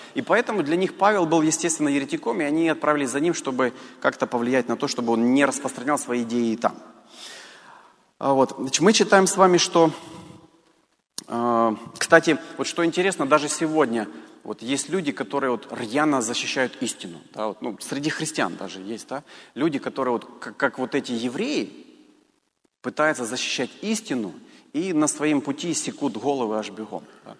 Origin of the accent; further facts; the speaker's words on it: Kherson, Kherson Oblast, Ukraine; born there; я благодарен Богу, что я родился в Херсоне, вот честно. Вот реально, хотя казалось бы, да, ну Херсон, это даже не Киев, даже не Харьков, там не Одесса